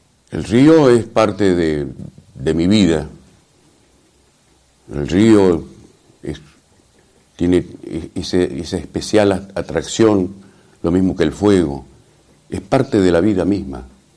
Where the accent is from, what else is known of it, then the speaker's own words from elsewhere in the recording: Gualeguay, Entre Ríos, Argentina; also born or lived in Curuzú Cuatiá; Desde muy pequeño, cuando vinimos con la familia desde Curuzú, Cuatiá, donde mi padre era ferroviario y lo jubilaron, nos vinimos a vivir a Gualeguay porque mi madre es nacida en Médanos y nosotros somos 9 hermanos.